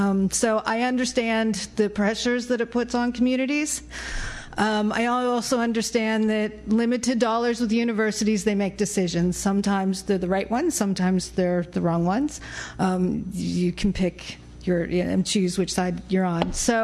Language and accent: English; Pittsburgh, Pennsylvania, United States; At the same time, I grew up in Pittsburgh, which has three universities